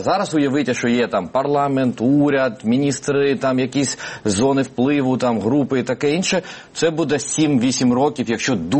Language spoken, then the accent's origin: Ukrainian; Gagra, Abkhazia, Georgia; also born or lived in Sochi; я з Гагри, і від Сочі це скільки там, 50 кілометрів. І моя мама, вона була десь між цими двома містами, коли в неї почались пологи. І швидка просто забрала в сочинський роддом.